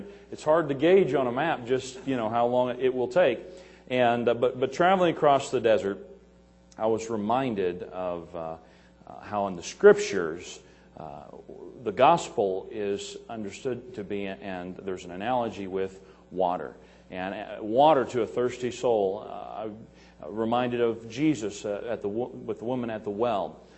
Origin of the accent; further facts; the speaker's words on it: Missouri, United States; I'm from Missouri, hillbilly country down in southwest Missouri.